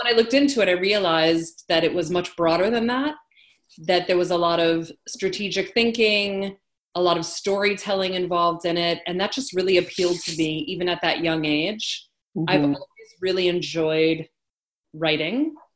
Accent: Maryland, United States; now in New Jersey, United States; a Maryland girl at heart. I live in New Jersey now, and that's mm-hmm. where my business is, but I grew up in Maryland.

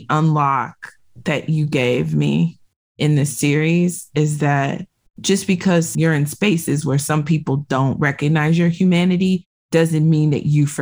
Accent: Victoria, Texas, United States; we moved from one house to another house across my little town. I grew up in Victoria, Texas.

